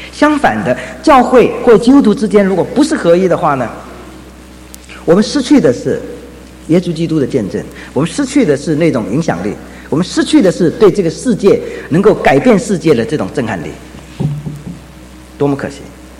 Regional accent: China; now in United States; 所以我们中国人的办法就是要找关系

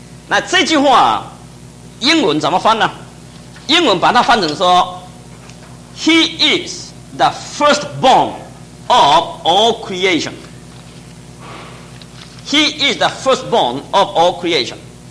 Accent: China; 我们不是说犹太人，我们中国人一样，很幸亏啊，我是在家里面的首生的男孩子。

